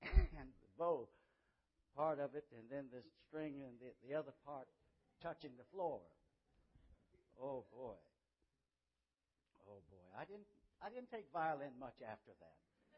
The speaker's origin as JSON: {"language": "English", "town": "Richmond", "region": "Virginia", "country": "United States", "tie": "born or raised there", "said": "I got a call from a family in Richmond, my hometown, about a brother whose funeral I was supposed to preach."}